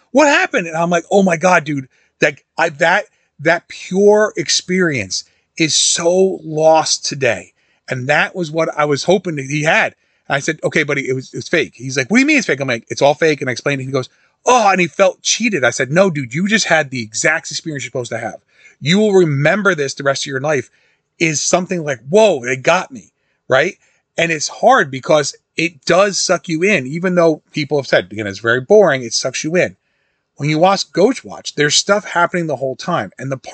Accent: New York, United States; but like growing up in New York, if we were watching TV and Chuck Scarborough and whoever came on and he said something, you believed them

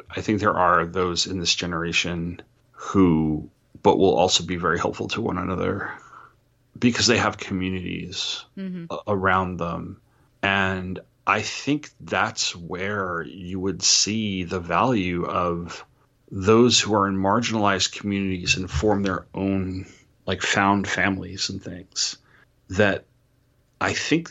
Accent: New York, United States; You know, I grew up on Long Island where you would get some wicked storms and stuff like that.

